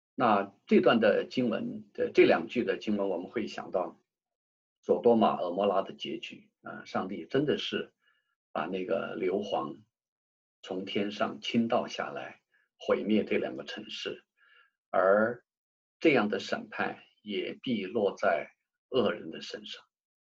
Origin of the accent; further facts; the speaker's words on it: China; 我们中国人好像有这样的智慧，说人在做，天在看。